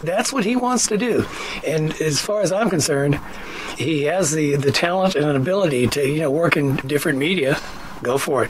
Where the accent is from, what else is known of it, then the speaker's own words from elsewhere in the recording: United States; which is kind of odd because I recall being American.